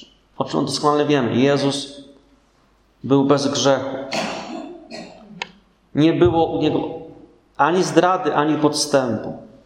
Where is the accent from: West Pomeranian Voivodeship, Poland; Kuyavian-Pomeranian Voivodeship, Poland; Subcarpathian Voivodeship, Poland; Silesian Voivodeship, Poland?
Silesian Voivodeship, Poland; Ja jestem góralem. Pochodzę ze Śląska Cieszyńskiego. No i pamiętam z dzieciństwa takie zimy, że nasypało dużo śniegu, nie?